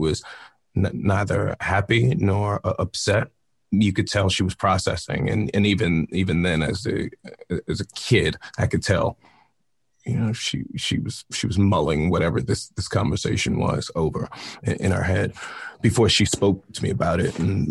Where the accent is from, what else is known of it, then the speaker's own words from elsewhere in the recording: Brooklyn, New York, United States; Yeah, I grew up in Brownsville, Brooklyn. There's also Brownsville, Texas. I'm sure there are many other Brownsville scattered throughout these here United States. But I'm from Brownsville, Brooklyn. Single parent at home.